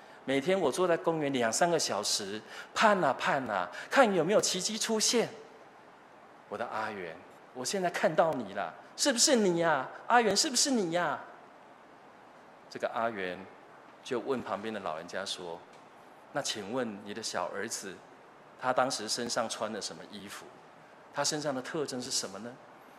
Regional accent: Chiayi, Chiayi City, Taiwan; 我是从嘉义市来的。如果我到国外去，我当然不会讲嘉义市，因为人家根本不知道嘉义在哪里。我会说我是从台湾来的。

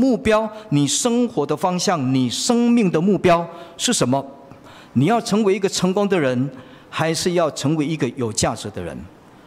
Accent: Taiwan; 我们不过是平凡的在台湾长大

